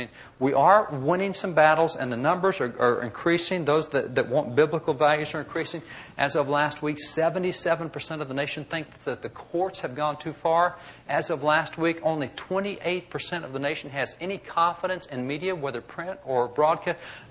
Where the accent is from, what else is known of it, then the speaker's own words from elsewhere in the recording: Texas, United States; I'm from Texas. We just had the bill out.